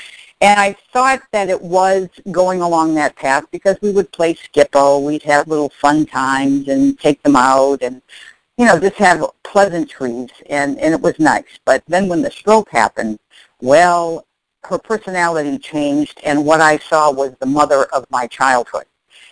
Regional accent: Connecticut, United States; now in Texas, United States; I'm from Connecticut. Right now I'm in Texas with my daughter.

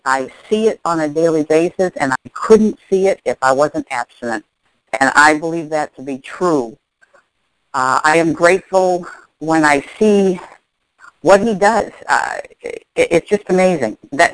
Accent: Connecticut, United States; now in Texas, United States; I'm from Connecticut. Right now I'm in Texas with my daughter.

